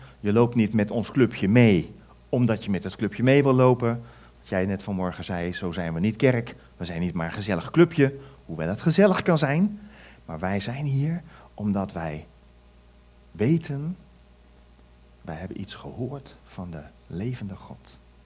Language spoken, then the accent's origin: Dutch; Amersfoort, Utrecht, Netherlands; Ik kom uit Amersfoort, dus ik ben een keientrekker, want Amersfoort is keistad.